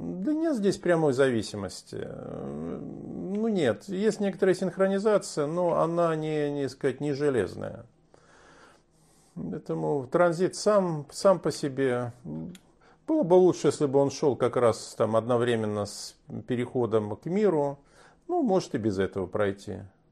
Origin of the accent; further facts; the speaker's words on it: Estonia; Я сам из Эстонии.